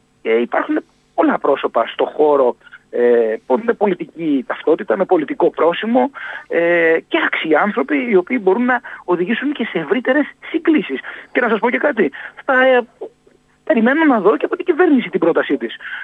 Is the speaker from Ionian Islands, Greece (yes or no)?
yes; Kefalonia, Ionian Islands, Greece; είπα ότι θέλω να εκπροσωπήσω την πατρίδα μου, το νησί μου, τους Κεφαλονίτες, Κεφαλονίτισες. Και θα είμαι πάντα δίπλα τους και νιώθω Κεφαλονίτης